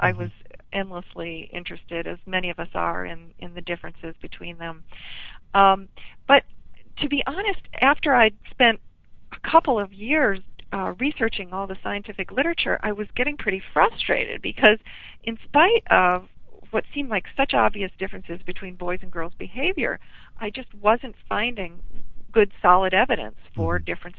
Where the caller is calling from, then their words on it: Lake Bluff, Illinois, United States; I live actually in Lake Bluff, which is straight north, pretty far, about 30 miles or so.